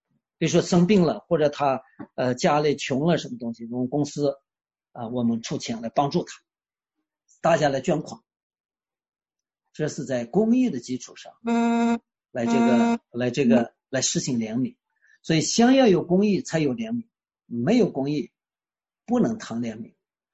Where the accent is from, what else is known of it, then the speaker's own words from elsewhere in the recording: China; 当然我们中国人讲的公义呢，那个义啊